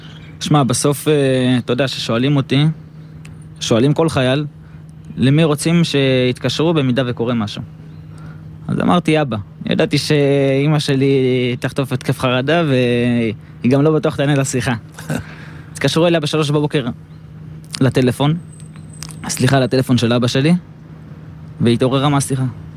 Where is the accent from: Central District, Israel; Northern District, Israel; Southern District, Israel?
Northern District, Israel; Beit She'an; הוא גם גר לידי, אני מבית שאן